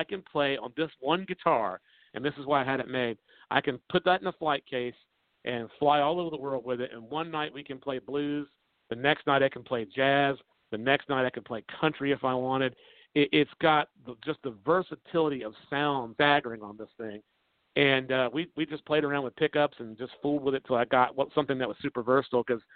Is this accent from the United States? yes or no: yes; Jacksonville, Florida, United States; also born or lived in Green Cove Springs; I'm originally from Jacksonville. Well, actually Greenco Springs, Florida, then Jacksonville, Florida, about a 30-minute difference, and now Macon, Georgia.